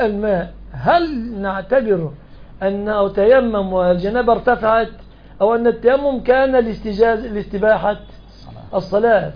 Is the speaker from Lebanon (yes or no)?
no; Egypt; أنا رجل مصري